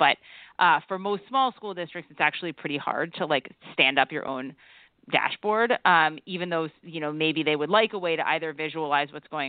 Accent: New Haven, Connecticut, United States; I'm from Connecticut. Yeah. From New Haven

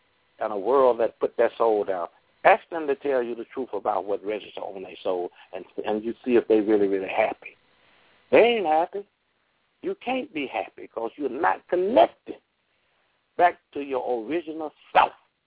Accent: Durham, North Carolina, United States; I was raised in the South. Most of the people in the town that I was in, where I was born in Durham, North Carolina, Walltown, the town called, we was Christian.

